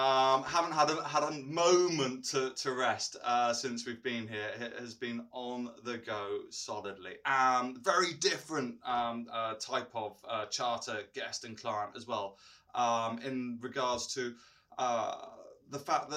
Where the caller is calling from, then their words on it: Petropavlovsk-Kamchatsky, Kamchatka Krai, Russia; Yes, I'm joining you from Petropavlovsk from Kamchatka